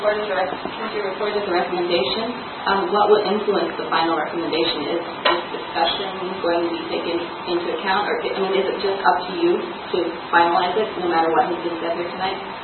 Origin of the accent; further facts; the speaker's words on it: Stockton Springs, Maine, United States; I'm from Stockton Springs